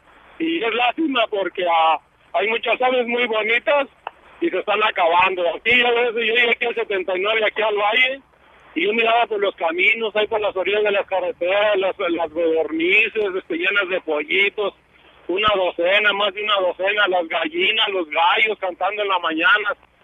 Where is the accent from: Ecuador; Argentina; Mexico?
Mexico; Zacatecas; Allá en mi tierra, yo soy de Zacatecas